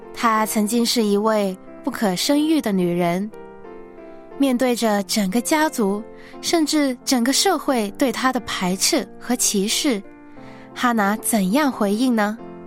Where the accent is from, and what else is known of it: China